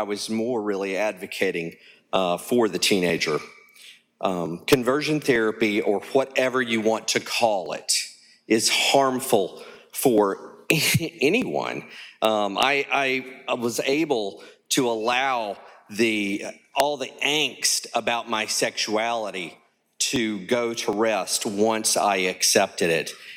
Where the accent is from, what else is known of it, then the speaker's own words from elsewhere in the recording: Spartanburg, South Carolina, United States; I'm from Spartanburg, South Carolina. Today, I'm 56 years old.